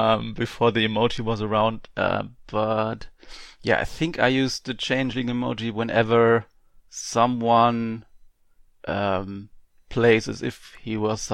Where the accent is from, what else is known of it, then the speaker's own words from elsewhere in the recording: Baden-Württemberg, Germany; English is a second language; Okay, so yeah, I'm from Germany. I live in the southwestern part of Germany, only 45 minutes to the French border.